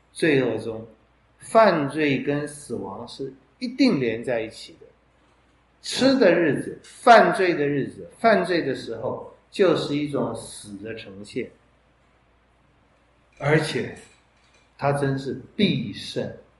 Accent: China; 我们中国人我觉得没有多讲这些，生和死都是很大的问题。

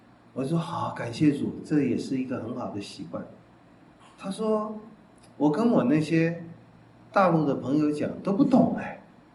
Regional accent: Taiwan; 像我们台湾人赚钱

